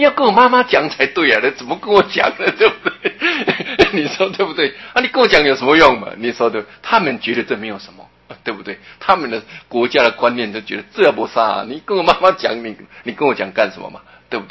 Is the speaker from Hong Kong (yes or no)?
no; Taiwan; 所以你看我们台湾人 骂人家最难听的事情的三字经